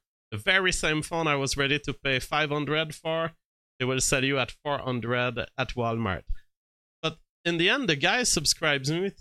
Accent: Quebec, Canada; also born or lived in Prince Edward Island; I was like, yeah, I come from Quebec and Prince Edward Island.

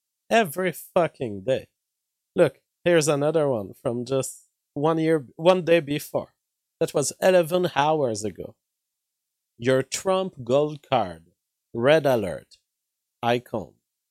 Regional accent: Canada; I'm a Canadian.

